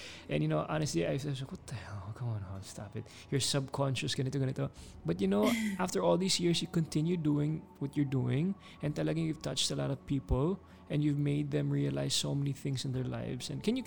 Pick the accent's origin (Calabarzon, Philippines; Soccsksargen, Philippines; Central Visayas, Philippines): Central Visayas, Philippines; Cebu; we grew up in Cebu and that's our normal lifestyle.